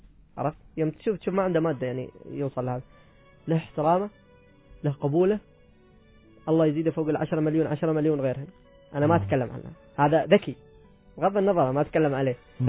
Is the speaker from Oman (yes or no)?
yes; Oman; انا اذا كتبت القصيده العمانيه وانا عماني